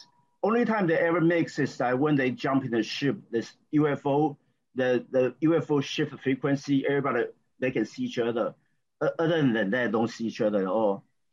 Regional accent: Taiwan; English is a second language; moved away; I have to apologize for my accent because I came from Taiwan originally.

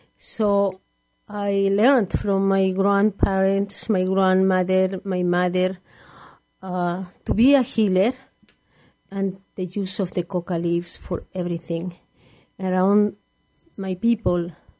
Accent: Puno, Peru; I come from Peru. But the place where I come is around the Lake Titicaca.

